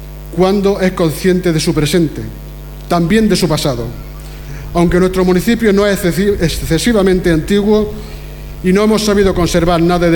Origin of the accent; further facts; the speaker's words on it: Pozo Alcón, Andalusia, Spain; Pozo Alcón es tierra fronteriza, que mi pueblo tiene gente emprendedora y que siempre han sabido sacar lo mejor de sí mismo.